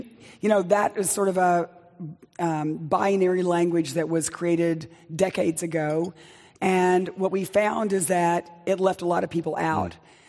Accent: Texas, United States; you know, I come from Texas, and a big part of my passion is making sure we get health care in the South.

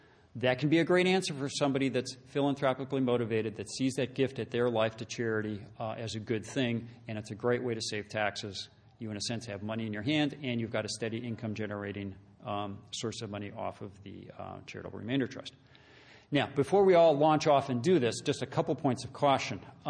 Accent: Wisconsin, United States; I frankly gave this talk in my home state of Wisconsin in Milwaukee at one point

